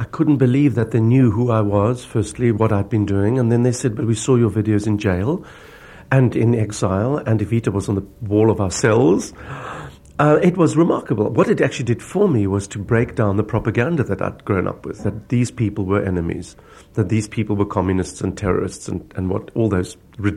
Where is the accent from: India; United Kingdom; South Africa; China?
South Africa; As a South African optimist, that means that I expect the worst